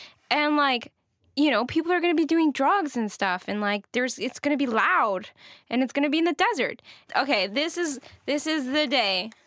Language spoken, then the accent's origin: English; Los Angeles, California, United States